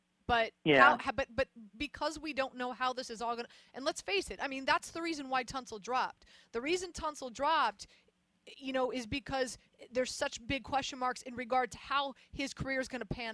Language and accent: English; Miami, Florida, United States; And my mom, I'm from Miami, so my mom calls Ryan Tannehill Tannekill.